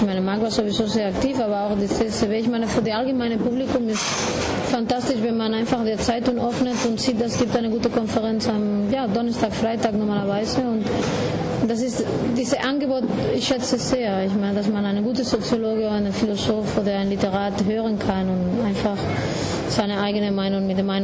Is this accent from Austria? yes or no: no; Barcelona, Catalonia, Spain; first language Galician; German is a second language; also born or lived in Galicia; ich bin in Nordgalicien geboren, wo auch eine sehr starke Nationalidentität gibt. So, ich spreche als Muttersprache Gallego, das ist wie Portugiesisch. Bin aufgewachsen in Barcelona, trotzdem würde ich immer Migrant genannt